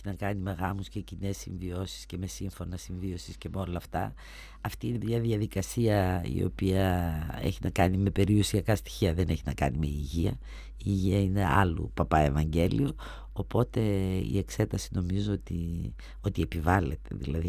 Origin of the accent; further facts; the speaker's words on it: Greece; Και λέω η απολύτιστη, αλλά έρχομαι από την Ελλάδα.